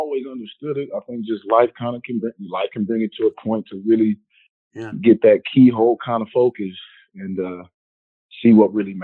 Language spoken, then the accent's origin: English; Houston, Texas, United States; I know I'm from Houston originally.